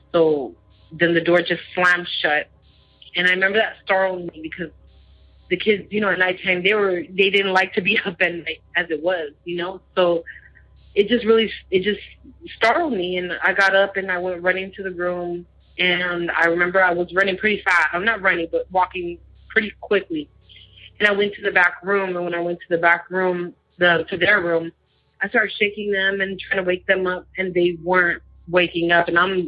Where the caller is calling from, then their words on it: California, United States; I'm calling from California. And my experience started when I was 16 years old. I lived in Oakland, California at the time, 90th Avenue.